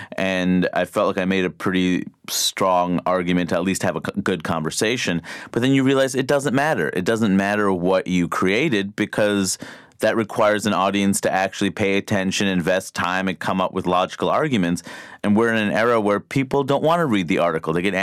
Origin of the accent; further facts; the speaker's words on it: Queens, New York, United States; You know, growing up in Queens, New York, you know, being a human who's comfortable in my skin, it's a weird thing.